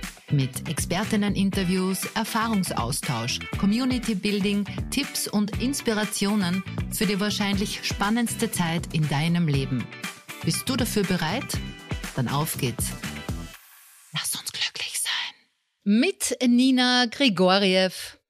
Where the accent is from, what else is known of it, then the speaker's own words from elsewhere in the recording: Styria, Austria; bei uns in Österreich, in der herrlichen Steiermark